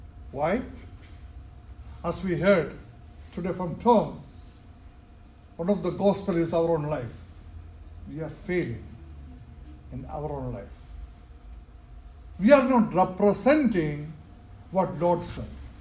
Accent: India; When I was growing up in India

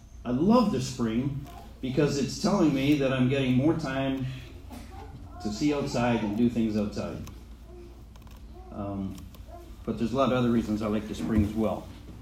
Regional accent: Canada; now in United States; I'm glad I live in North America, by the way. And I love the United States, even though I'm a Canadian.

